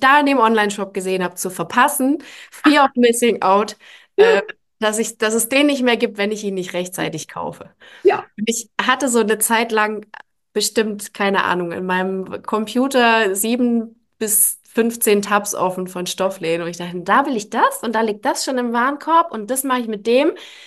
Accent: Halle, Saxony-Anhalt, Germany; Ich war gerade in meiner Heimatstadt, ich komme aus Halle.

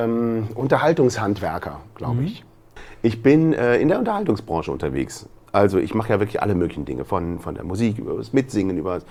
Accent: Cologne, North Rhine-Westphalia, Germany; born there; accent: Kölsch; Weil ich aus Köln komme, gebürtig.

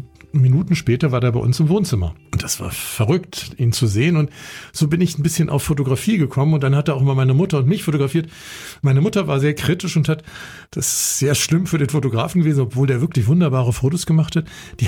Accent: Bonn, North Rhine-Westphalia, Germany; Naja, also ich bin in Bonn aufgewachsen

